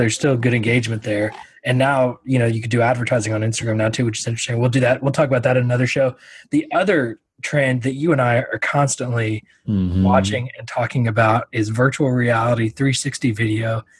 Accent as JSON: {"language": "English", "town": "Houston", "region": "Texas", "country": "United States", "tie": "born or raised there", "lives_now": "San Antonio, United States", "said": "I grew up in Houston, Texas."}